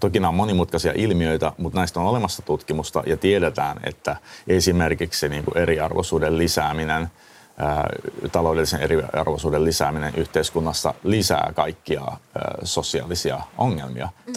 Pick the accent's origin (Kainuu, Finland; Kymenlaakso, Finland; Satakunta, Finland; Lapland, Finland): Kymenlaakso, Finland; Hamina; Et mä vartuin aikuiseksi ja nuoreksi Haminassa, pikkukaupungissa, ja oli siis 90-luvun lama